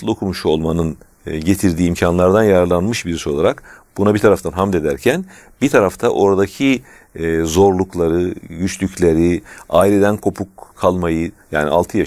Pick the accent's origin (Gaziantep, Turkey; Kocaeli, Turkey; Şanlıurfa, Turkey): Kocaeli, Turkey; İzmit; Yani ben İzmitliyim. Yani İzmit'in merkez köyünde doğup büyüdüm. Ama oturduğumuz köyde ilkokul yoktu.